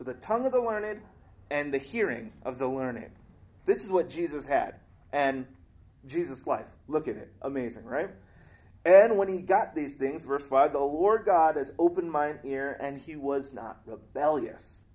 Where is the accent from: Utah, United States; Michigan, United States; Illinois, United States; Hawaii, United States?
Hawaii, United States; growing up in Hawaii, that we had this thing.